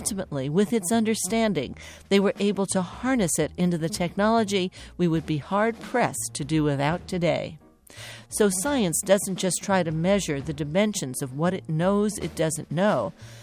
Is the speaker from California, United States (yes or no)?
yes; San Francisco, California, United States; And here we are at BIO 2016 in my hometown, San Francisco.